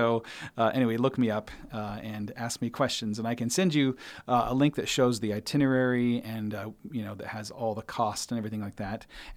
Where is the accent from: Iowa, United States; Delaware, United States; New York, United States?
Iowa, United States; Clarinda; being in Southwest Iowa. So my hometown is Clarinda. I grew up down there.